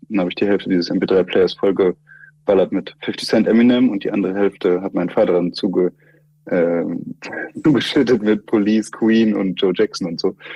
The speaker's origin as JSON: {"language": "German", "town": "Nordhorn", "region": "Lower Saxony", "country": "Germany", "tie": "born or raised there", "said": "Also ich bin aufgewachsen in Nordhorn. Für Leute, die das nicht kennen, wahrscheinlich die meisten. Das ist direkt an der niederländischen Grenze."}